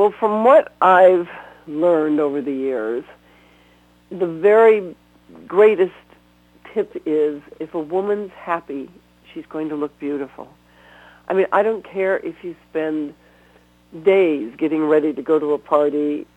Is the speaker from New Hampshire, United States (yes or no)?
no; California, United States; Anyone who's listening who's young can learn from me not to go in the sun, because I was raised in California.